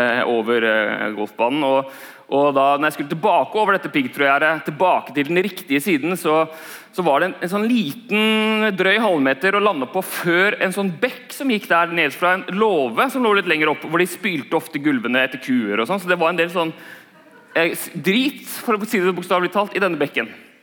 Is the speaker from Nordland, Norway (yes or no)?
no; Larvik, Vestfold, Norway; Jeg spilte golf hjemme I Larvik.